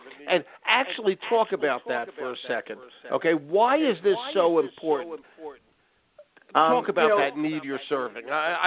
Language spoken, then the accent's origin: English; Philadelphia, Pennsylvania, United States; I'm from Philly, so I'm kind of right down 309 from you guys originally.